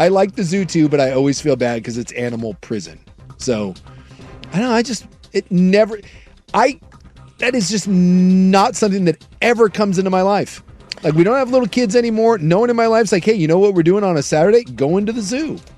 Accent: Anchorage, Alaska, United States; When I was growing up in Anchorage, we had a world-famous polar bear, Binky

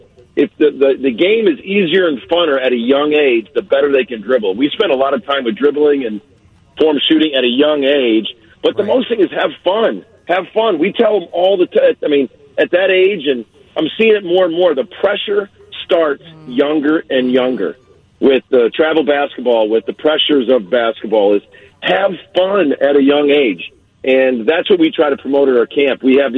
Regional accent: Naperville, Illinois, United States; I grew up right there. I grew up in Naperville, and my whole family did

